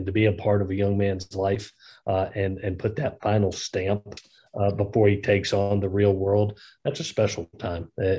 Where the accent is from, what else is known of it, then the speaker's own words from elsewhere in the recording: Southeast, United States; I grew up in the Southeast. I knew the talent level of the Southeast when it comes to players.